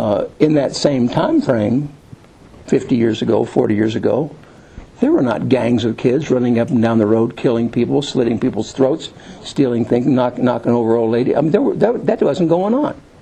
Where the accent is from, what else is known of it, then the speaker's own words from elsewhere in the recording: Kentucky, United States; We're from Kentucky, Bubba. You know, I remember when I was 12 years old going to the outhouse of my grandmother's.